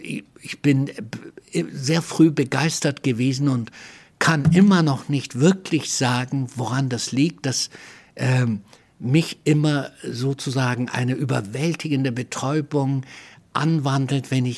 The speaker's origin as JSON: {"language": "German", "town": "Munich", "region": "Bavaria", "country": "Germany", "tie": "born or raised there", "said": "ich bin ja in München aufgewachsen, in München-Moosach."}